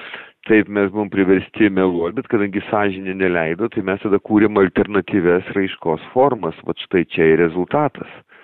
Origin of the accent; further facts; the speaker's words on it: Klaipėda, Klaipėda County, Lithuania; born there; kad kaip nekeista, kadangi aš gimiau Klaipėdoj.